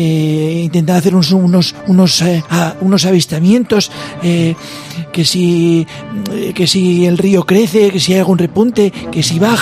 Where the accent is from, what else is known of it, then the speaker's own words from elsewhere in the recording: Zaragoza, Aragon, Spain; es que yo soy de Zaragoza, pero no tengo ni idea.